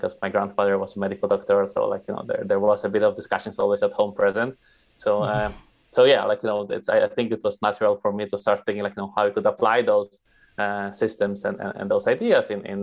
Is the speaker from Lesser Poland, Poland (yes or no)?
no; Wrocław, Lower Silesian Voivodeship, Poland; born or raised there; English is a second language